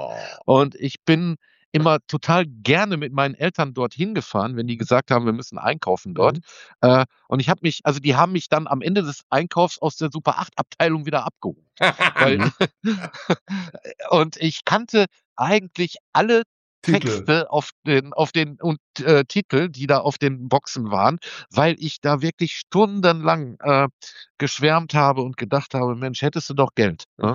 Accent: Rheinberg, North Rhine-Westphalia, Germany; born there; Aber nur, weil meine Eltern lebten zu der Zeit in Moers, eine Nachbarstadt. Und ich bin eigentlich nur in Rheinberg geboren, steht in meinem Pass eigentlich nur drin, weil in Moers war kein Bett im Krankenhaus frei.

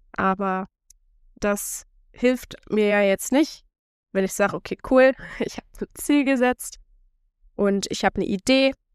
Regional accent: Germany; Also für uns als Deutsche ist es einfach ganz anderes Leben.

